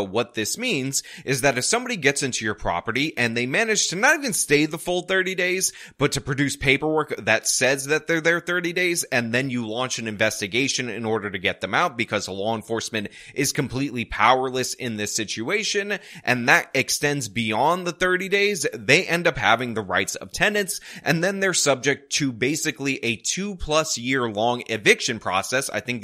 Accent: New York, United States; And believe me, as somebody who has to pay electric bills to the same company, being a New Yorker, I'm telling you, that is billed monthly.

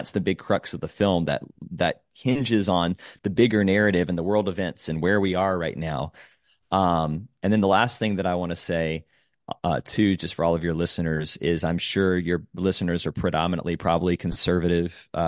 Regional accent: Augusta, Georgia, United States; I was raised with conservative values in the South. I'm from Augusta, Georgia, the Deep South, where the Southern Baptist Convention was founded.

